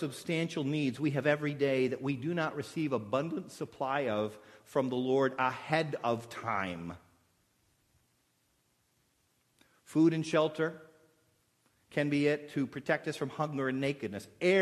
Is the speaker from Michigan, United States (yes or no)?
yes; Flint, Michigan, United States; I grew up in Flint. I knew even back then you don't drink the Flint River.